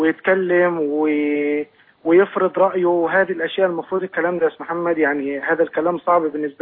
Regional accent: Egypt; now in Bahrain; طبعا انا مصري بعمل في البحرين

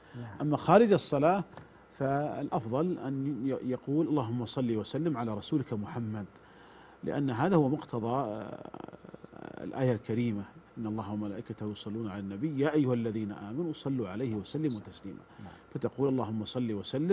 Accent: Saudi Arabia; أولا الضمان الاجتماعي عندنا في المملكة العربية السعودية

